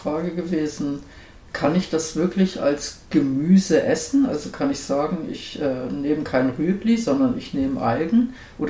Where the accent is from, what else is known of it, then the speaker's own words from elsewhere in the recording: Northern Germany, Germany; ich komme ja aus dem Norden, aus Norddeutschland, und da ist ja Nordsee und Ostsee